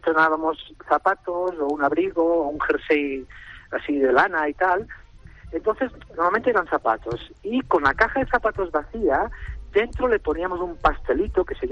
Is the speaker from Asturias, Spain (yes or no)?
no; Vinaròs, Valencian Community, Spain; yo soy de Vinarabas, un pueblo al norte de la provincia de Castellón.